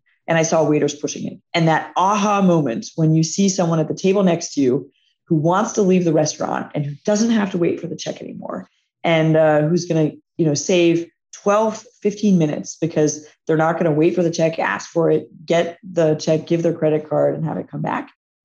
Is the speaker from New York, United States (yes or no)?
no; Atlanta, Georgia, United States; So Atlanta is a great example. So it's also where our headquarters is. It's my hometown.